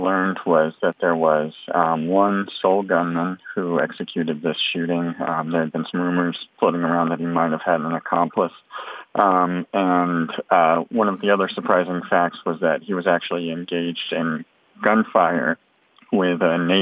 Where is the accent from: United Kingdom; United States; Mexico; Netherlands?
United States; La Vernia, Texas; And I'm actually from the area. My hometown is La Vernia, Texas, which is, you know, maybe 15 minutes away from here.